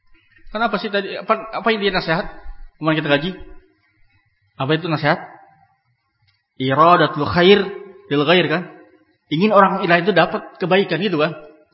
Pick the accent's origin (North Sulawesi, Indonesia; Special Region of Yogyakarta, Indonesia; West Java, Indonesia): West Java, Indonesia; Kalau di Sunda sana misalnya, saya orang Sunda.